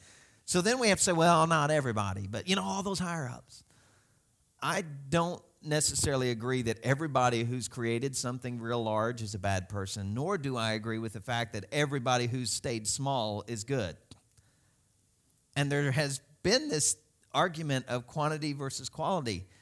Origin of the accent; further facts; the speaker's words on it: Southern US, United States; Which always wigs me out because I'm from the South